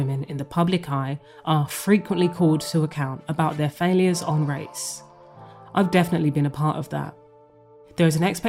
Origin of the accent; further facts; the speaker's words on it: London, United Kingdom; growing up in London was a very multiracial environment.